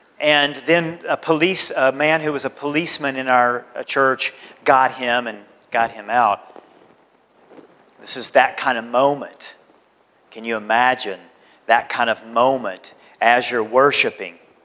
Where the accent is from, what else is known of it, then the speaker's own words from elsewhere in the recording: Tennessee, United States; I'm from Tennessee, and almost always when I would go hiking in Tennessee, we would see a bear.